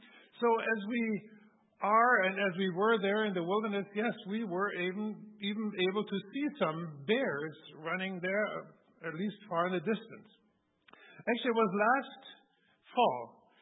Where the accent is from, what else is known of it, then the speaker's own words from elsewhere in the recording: Germany; Me being a city slicker, you know, I grew up in Germany and I grew up in a city and I was not familiar with all the outdoor world.